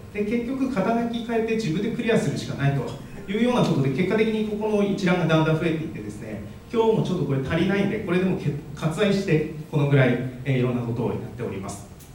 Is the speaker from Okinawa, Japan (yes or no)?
no; Hirosaki, Aomori, Japan; で、出身は青森県の弘前市です。で、15年になりますかね、 U ターンして15年になります。